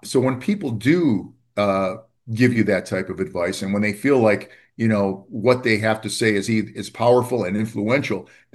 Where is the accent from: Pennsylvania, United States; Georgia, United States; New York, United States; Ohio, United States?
Ohio, United States; Cleveland; It was tough because Cleveland's my hometown. I could probably work there the rest of my life